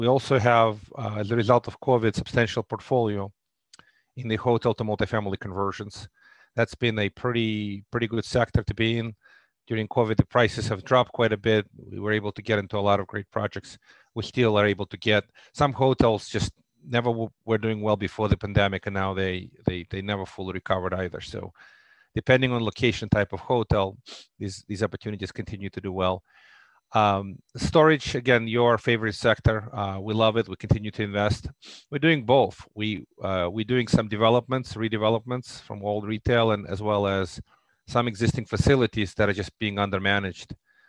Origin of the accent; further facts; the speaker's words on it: Russia; now in Brooklyn, United States; I come from Russia with love, like James Bond. Actually, I came to the States in 89 as a political refugee from the Soviet Union. That's kind of my origins.